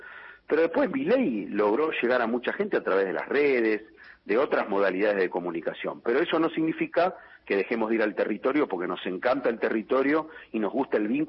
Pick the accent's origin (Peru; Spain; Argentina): Argentina; también como dirigente, como argentino